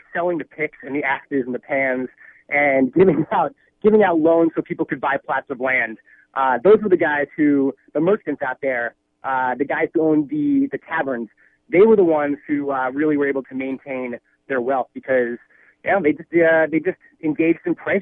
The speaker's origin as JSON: {"language": "English", "region": "Maryland", "country": "United States", "said": "we're both from Maryland, which was a split state."}